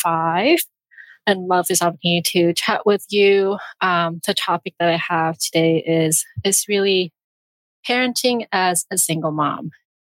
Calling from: British Columbia, Canada; I'm calling in from British Columbia, Canada.

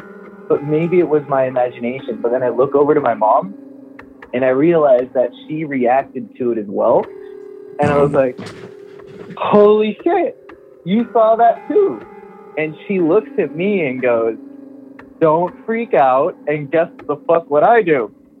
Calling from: Miami, Florida, United States; I'm calling from Miami.

